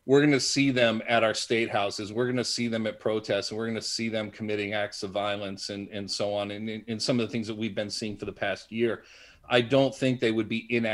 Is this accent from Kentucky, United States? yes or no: no; Atlanta, Georgia, United States; I mean, I did a little growing up in Atlanta when I was a kid, and it was just after his time.